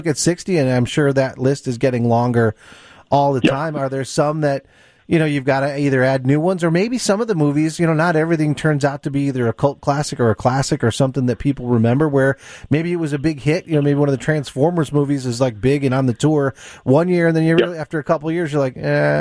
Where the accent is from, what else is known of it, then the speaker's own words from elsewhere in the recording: Chicago, Illinois, United States; since you're from Chicago, or we're from Chicago